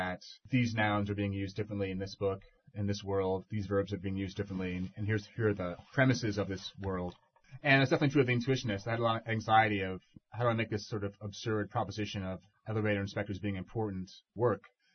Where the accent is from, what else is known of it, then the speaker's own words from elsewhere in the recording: Manhattan, New York, United States; I'm from Manhattan. I was a Manhattan snob. We're like a family of renters, and we moved all the time.